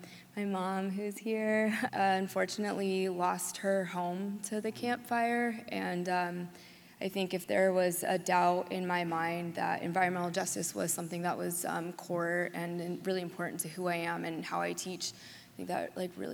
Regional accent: Pittsburg, California, United States; so I spent the first 4 years of my life growing up in Pittsburgh, California, here in the East Bay.

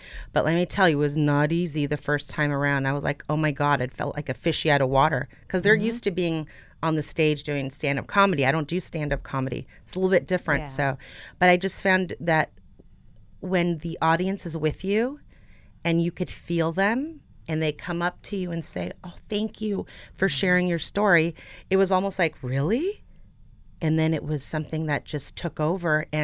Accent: Burbank, California, United States; So I am a native California girl. I was born in Burbank and raised in the Valley.

